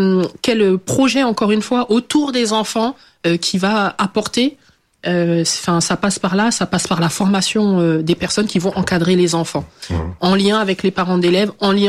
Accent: Champigny-sur-Marne, Île-de-France, France; mon enfance à Champigny. C'est une enfance où on a eu accès à beaucoup d'activités.

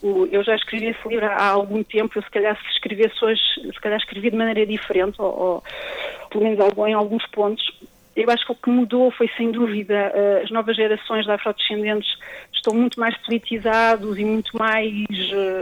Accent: Portugal; hoje já digo sem problema nenhum, sou portuguesa de origem cabo-verdiana

